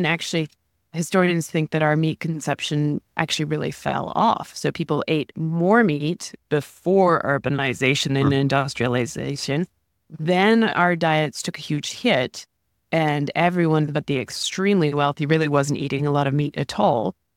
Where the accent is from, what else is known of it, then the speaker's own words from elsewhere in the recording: England, United Kingdom; I grew up in England, forgive me.